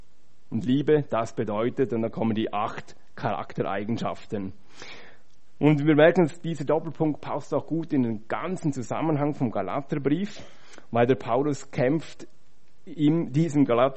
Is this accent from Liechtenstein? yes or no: yes; Liechtenstein; weil bei uns in Liechtenstein, wir haben keinen See.